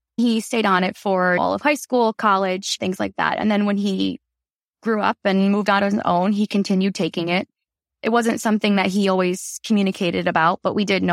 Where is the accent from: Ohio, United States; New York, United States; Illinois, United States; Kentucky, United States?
Illinois, United States; Chicago; I am from the Chicago area, working in advertising sales.